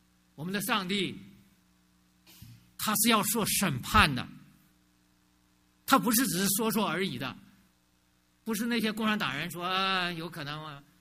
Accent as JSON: {"language": "Chinese", "country": "China", "said": "所以作为一个中国人，你要说你说我真正中国人"}